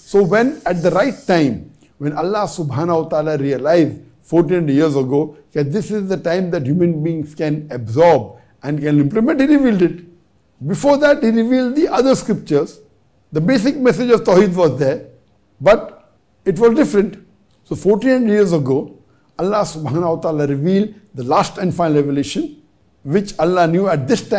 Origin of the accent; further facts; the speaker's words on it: Pakistan; from Pakistan.